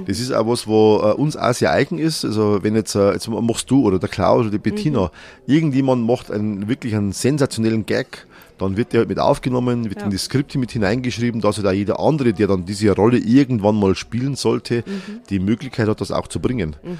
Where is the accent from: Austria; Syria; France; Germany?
Germany; Bavaria; also ich bin ein Niederbayer.